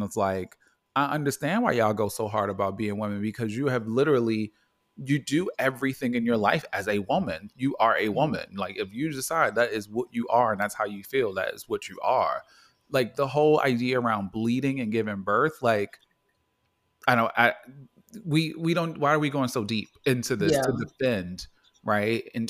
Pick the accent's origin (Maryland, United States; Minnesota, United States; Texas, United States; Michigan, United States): Maryland, United States; Baltimore; And I will say, like, growing up in Baltimore, I saw trans women early, like when I was younger.